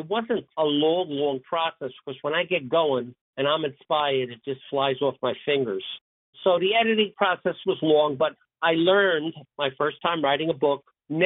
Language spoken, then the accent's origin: English; Brooklyn, New York, United States; I love to write about how life was being an Italian-American growing up in Brooklyn in the 1960s and 1970s.